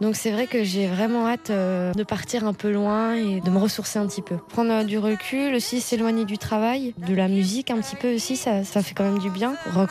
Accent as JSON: {"language": "French", "country": "France", "said": "je suis française et effectivement dans mon album il y a des influences africaines. Je suis blanche"}